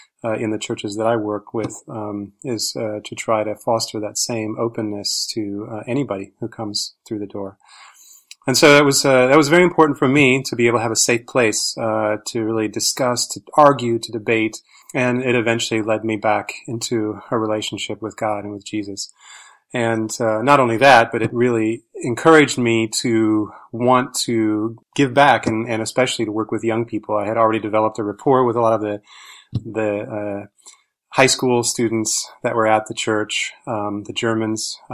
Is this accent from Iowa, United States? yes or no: yes; Iowa, United States; Well, I grew up in Iowa, and which was a great place to grow up